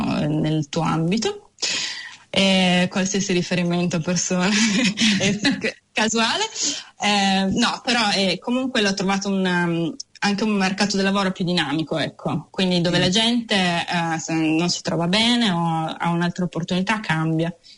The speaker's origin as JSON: {"language": "Italian", "town": "Turin", "region": "Piedmont", "country": "Italy", "lives_now": "Auckland, New Zealand", "said": "in questo momento non vivo vicino al mare, però per me da torinese"}